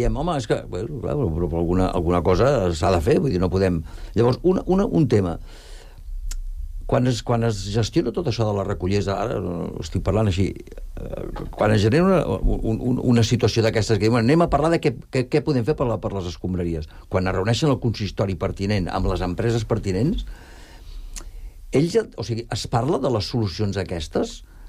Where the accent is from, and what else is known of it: Barcelona, Catalonia, Spain